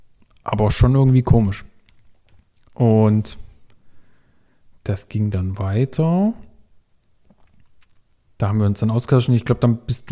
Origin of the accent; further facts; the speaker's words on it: Leipzig, Saxony, Germany; ich bin aus Leipzig